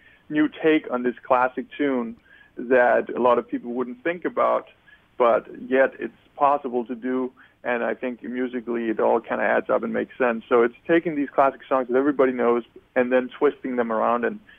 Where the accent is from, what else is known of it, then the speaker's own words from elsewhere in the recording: Copenhagen, Capital Region, Denmark; English is a second language; I actually was. You know, that's the thing. I grew up in Denmark and in Europe in general, so much of the stuff that people watch on TV is American TV shows